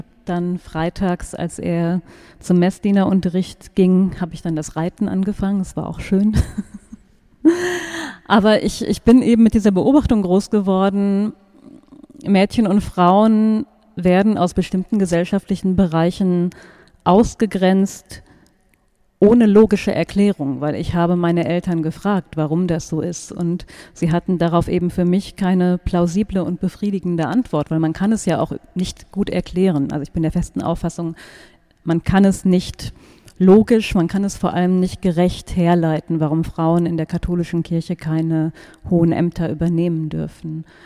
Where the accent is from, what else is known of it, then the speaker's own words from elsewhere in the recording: North Rhine-Westphalia, Germany; sehr katholisches Aufwachsen. Ich bin in Deutschland im Sauerland groß geworden. Das ist eine konservativ-katholisch geprägte Region.